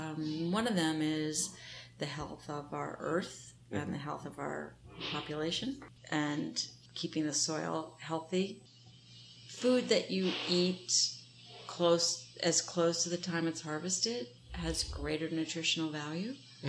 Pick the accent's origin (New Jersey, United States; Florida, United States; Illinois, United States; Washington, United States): New Jersey, United States; also born or lived in Massachusetts; growing up in New Jersey and southeastern Massachusetts, I knew that August was tomato month.